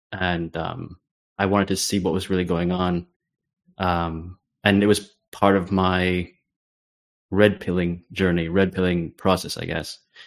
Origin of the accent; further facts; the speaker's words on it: United States; now in Europe; I was born in the United States. My father is Italian, and my mother's side are Irish and Welsh immigrants from earlier days. So I grew up in America, then I moved back to Europe.